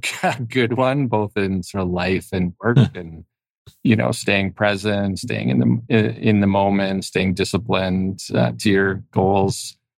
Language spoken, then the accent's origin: English; Calgary, Alberta, Canada; I know I'm from Calgary, but I'm not much of a country music guy.